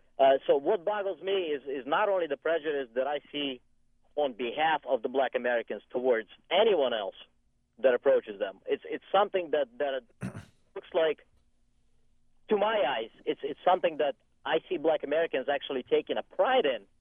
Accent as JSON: {"language": "English", "country": "Ukraine", "second_language": "English", "moved": "yes", "lives_now": "United States", "said": "I'm a refugee from Ukraine. I'm a Ukrainian Jew. I've lived in the United States. It was actually just 20 years, this December 9th."}